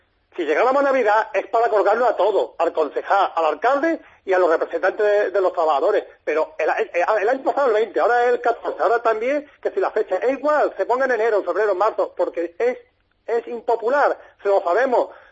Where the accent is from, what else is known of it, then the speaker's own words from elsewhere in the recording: Málaga, Andalusia, Spain; Yo pago el IBI e IVA incluido la basura como trabajador y como malagueño.